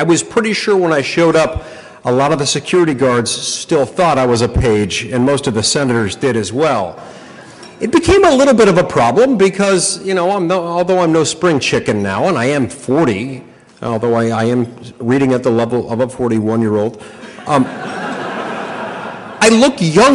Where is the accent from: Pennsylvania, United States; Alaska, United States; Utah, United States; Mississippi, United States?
Utah, United States; I'm from Utah, I don't drink, I'm not used to getting carded